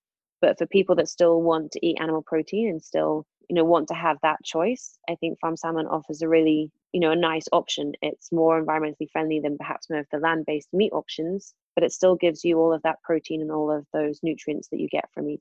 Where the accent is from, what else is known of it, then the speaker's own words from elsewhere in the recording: United Kingdom; being British